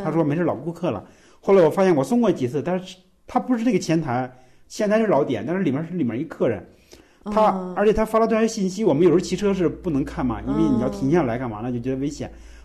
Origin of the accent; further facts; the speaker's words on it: Kunming, Yunnan, China; 因为我们是昆明的那边